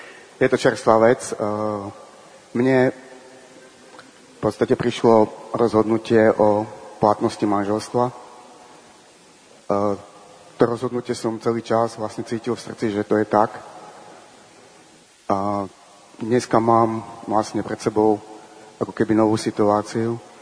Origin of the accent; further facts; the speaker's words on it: Prešov, Prešov Region, Slovakia; Ja som z Prešova, možno to aj počuť trošku z hlasu a z prízvuku.